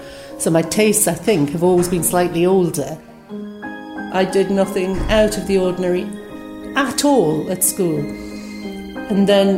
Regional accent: Newcastle, North East England, United Kingdom; I grew up in Newcastle, obviously.

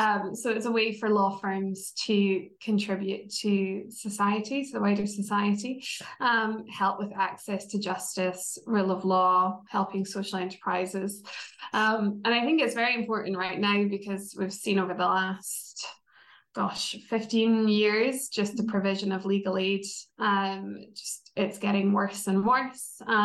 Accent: Glasgow, Scotland, United Kingdom; So I'm not American. You can probably tell that from my accent. I'm from Glasgow.

